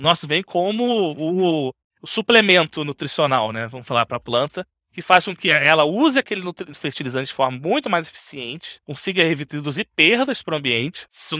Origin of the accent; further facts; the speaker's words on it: Rio de Janeiro, Brazil; Eu sou natural do Rio. Estudei na FRJ, fiz mestrado lá em engenharia de processos.